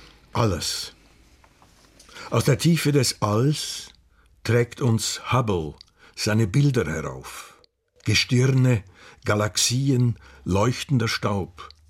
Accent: Menziken, Aargau, Switzerland; Das war in Menziken, also da, wo ich aufgewachsen bin.

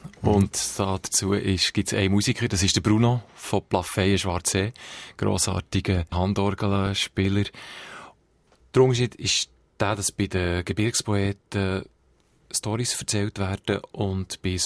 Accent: Biel, Bern, Switzerland; accent: Bernese German; also born or lived in Sweden; now in Emmental, Switzerland; Ja, ein Gemisch, also schon Berndeutsch, aber meine Mutter war ein Bündnerin, mein Vater ein Toggenburger, aufgewachsen bin ich in Biel, habe lange in Schweden gewohnt, jetzt bin ich im Emmental.

